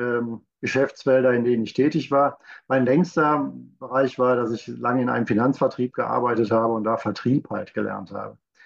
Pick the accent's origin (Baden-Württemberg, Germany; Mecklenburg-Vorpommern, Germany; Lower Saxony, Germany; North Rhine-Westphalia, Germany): North Rhine-Westphalia, Germany; Remscheid; Wir haben in Remscheid, ich komme aus Remscheid, haben so einen kleinen Coworking-Space